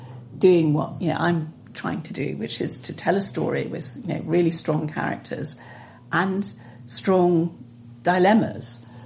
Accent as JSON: {"language": "English", "country": "Italy", "tie": "born or raised there", "said": "I grew up in Italy, yes."}